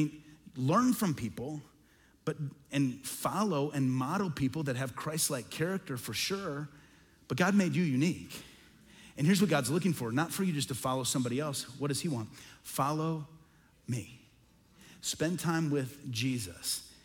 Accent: Midwest, United States; I grew up in the Midwest. Most of the people I hung out with were Roman Catholic.

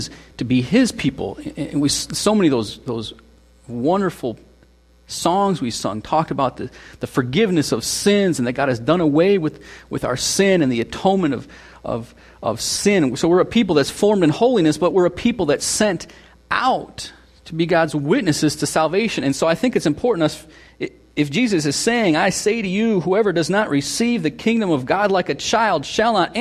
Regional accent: Seattle, Washington, United States; also born or lived in Illinois / Minnesota / Portland, Oregon; now in Wisconsin, United States; I'm originally from Seattle, and I've lived in Washington, of course, and Illinois and Minnesota. That's where I met my wife. And then until 2009, we were in Portland, Oregon.

